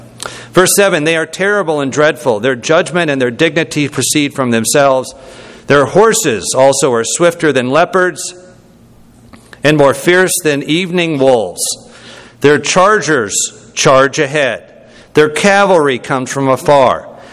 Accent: Georgia, United States; Just as you might advance that I am from Georgia, I'm a Georgian, and I'm also American

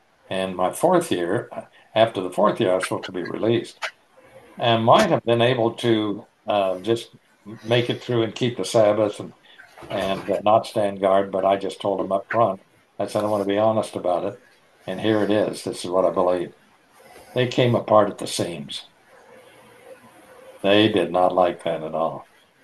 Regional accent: Kansas, United States; they sent me to Kansas City, I was from Western Kansas, to be inducted

